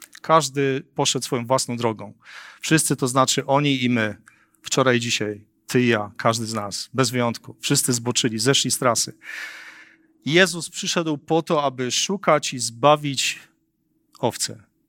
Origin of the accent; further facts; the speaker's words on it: Wałbrzych, Lower Silesian Voivodeship, Poland; jestem miastowym chłopakiem i dorastałem w Wałbrzychu, tam gdzie nie było za bardzo trawy, były tylko mury, tynki odpadające i trochę betonu i mnóstwo kurzu i brudu